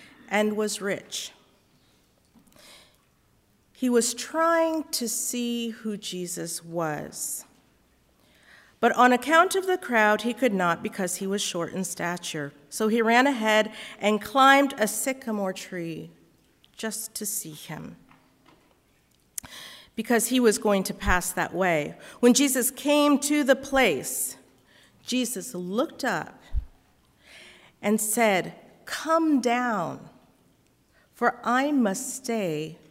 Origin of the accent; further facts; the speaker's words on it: United States; also born or lived in Costa Rica; I'd been adopted as a baby. I'd grown up in a white Mennonite church community.